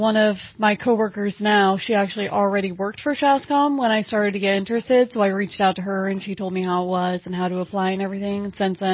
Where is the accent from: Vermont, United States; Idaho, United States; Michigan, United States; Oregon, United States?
Vermont, United States; born there; also born or lived in New York / California; technically we lived in California before that, but I was born in Vermont and lived in New York